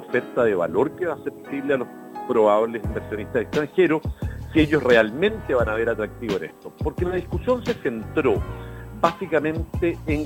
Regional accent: Chile; que en este caso somos todos los chilenos

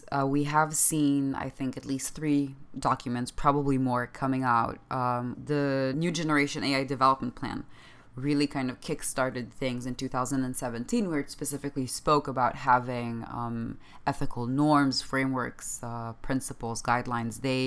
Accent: Israel; also born or lived in United Kingdom; now in China; So I'm originally from Israel.

